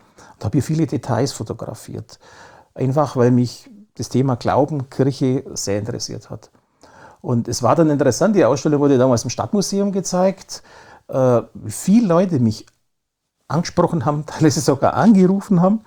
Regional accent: Memmingen, Bavaria, Germany; ich war da der Erste in Memmingen, also damals hat es sonst keiner gemacht. Und ich wollte einfach meine Heimatstadt porträtieren auf eine ganz andere Art.

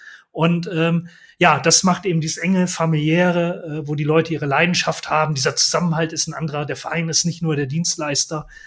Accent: Bremen, Germany; Ich komme ja nun auch aus der Bremer Ecke.

